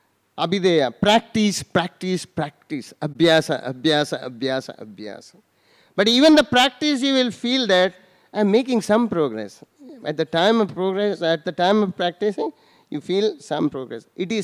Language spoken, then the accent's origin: English; Udupi, Karnataka, India; I was so shocked. I was from Udipi.